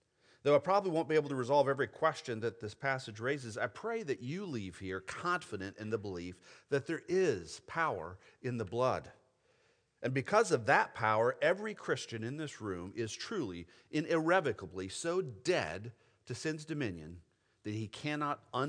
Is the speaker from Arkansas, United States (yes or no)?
no; Saint Paul, Minnesota, United States; born there; My dad was a student at Bethel College, and I was born in St. Paul. So I was born in Minnesota.